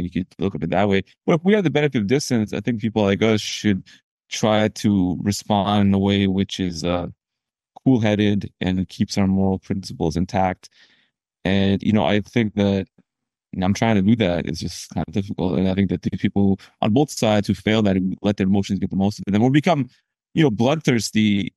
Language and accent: English; United States; particularly as I feel kind of responsible as an American taxpayer.